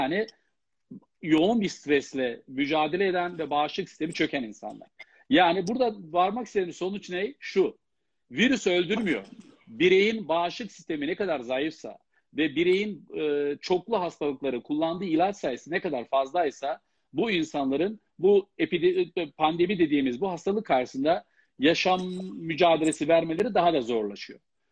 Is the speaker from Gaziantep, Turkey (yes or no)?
yes; Gaziantep, Turkey; Ben Antepliyim, anne tarafında da Maraşlıyım ve dolayısıyla bizim o bölgede mayın eşeği diye bir tabir kullanılır.